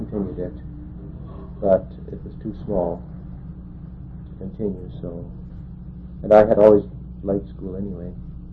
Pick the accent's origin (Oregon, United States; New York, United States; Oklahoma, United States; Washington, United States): Oklahoma, United States; Vesey; born there; Okay, I was born in Vesey, Oklahoma, in 1931.